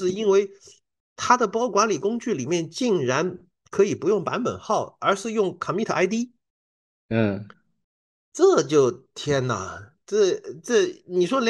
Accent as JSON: {"language": "Chinese", "town": "Guiyang", "region": "Guizhou", "country": "China", "tie": "born or raised there", "moved": "as an adult", "lives_now": "Shanghai, China", "said": "我是在贵阳长大的。就是从幼儿园、小学，然后中学一直到高中考高考才考到上海来，所以是在童年、少年都是在贵阳度过的，所以对我来说回贵阳就有点像回老家一样。当然我一半上海人"}